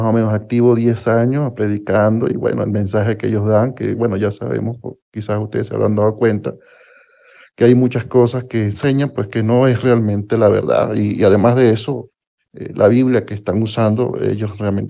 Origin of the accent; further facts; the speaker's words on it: Venezuela; now in Quito, Ecuador; Yo soy nativo de Venezuela, vivo en Ecuador, en Quito actualmente.